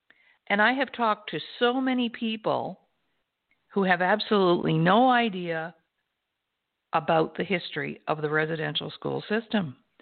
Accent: Nova Scotia, Canada; I'm from Nova Scotia. My dad grew up in Stewiacke, Nova Scotia. I personally went to school there myself.

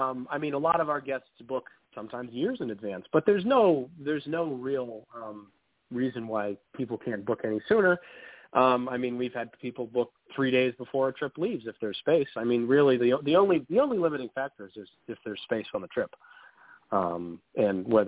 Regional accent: Gloucester, Massachusetts, United States; I grew up in Gloucester, Massachusetts, where the American Eagle was built. I grew up in a little boatyard down there

